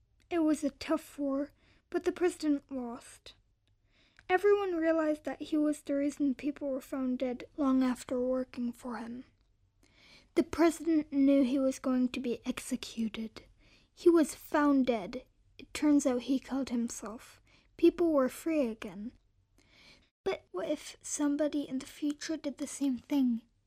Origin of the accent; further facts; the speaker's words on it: Czechia; I'm from Czech Republic, and I'm 11 years old.